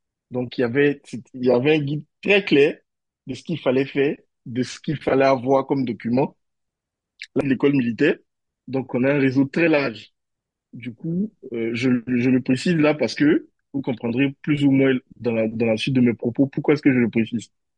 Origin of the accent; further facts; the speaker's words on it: Côte d’Ivoire; moved away as an adult; je venais de la Côte d'Ivoire. Et donc, je suis allé en Chine dans le cadre de mes études